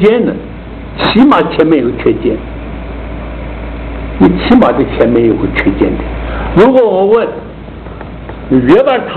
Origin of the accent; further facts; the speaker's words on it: China; 我们中国人公孙龙白马非马呢胡闹了